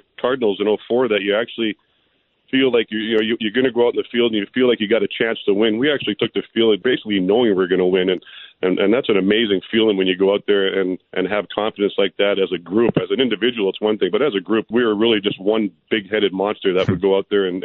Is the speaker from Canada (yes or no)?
yes; British Columbia, Canada; And being a Canadian, I felt obviously right at home because I was.